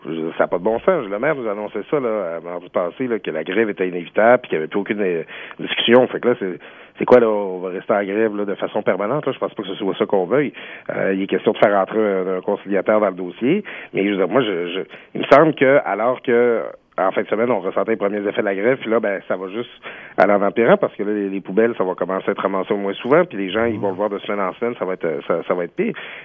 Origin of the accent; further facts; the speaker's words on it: Quebec, Canada; now in Quebec City, Canada; Moi, je viens du Lac-Saint-Jean. Et bon, là, c'est, je m'en vante pas nécessairement en étant à Québec.